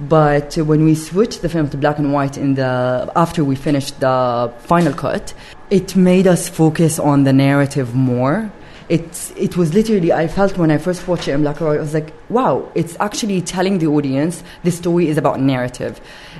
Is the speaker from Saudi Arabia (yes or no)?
yes; Jeddah, Makkah Province, Saudi Arabia; I'm from Jeddah, okay. Saudi Arabia. So I really want to, you know, be very honest about the society I grew up in.